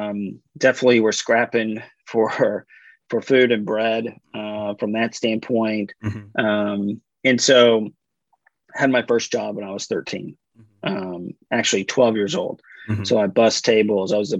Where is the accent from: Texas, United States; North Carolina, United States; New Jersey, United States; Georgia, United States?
Texas, United States; Granbury; So I grew up in Granbury, Texas.